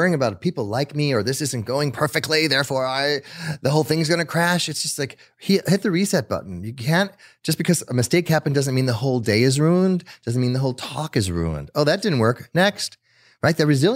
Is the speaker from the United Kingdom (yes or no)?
no; Netherlands; also born or lived in South America; I grew up in South America, but I grew up in the Netherlands. So I was born in South America, but my parents took me to Netherlands right afterwards.